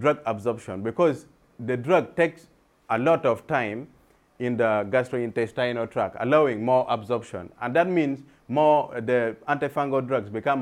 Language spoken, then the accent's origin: English; Uganda; I'm a clinician from Uganda who is interested in fungal infections.